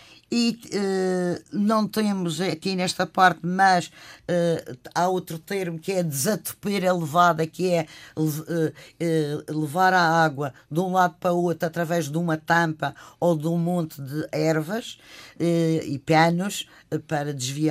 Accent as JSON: {"language": "Portuguese", "town": "Funchal", "region": "Madeira", "country": "Portugal", "accent": "Madeiran", "said": "E que eu sou madeirense, não faço por ser de outro modo, mas sou do Funchal"}